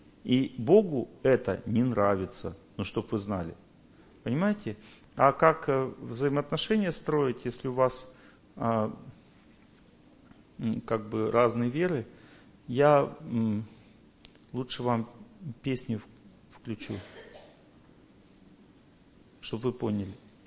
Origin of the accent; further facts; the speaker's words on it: Tolyatti, Samara Oblast, Russia; я вырос на Волге тоже, Тольятти. Волга объединяет нас.